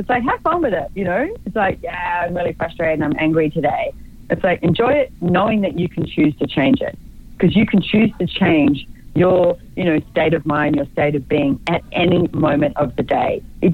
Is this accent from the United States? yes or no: no; Australia; moved away as an adult; also born or lived in London; my first moving out of home was London, and I'm from Australia.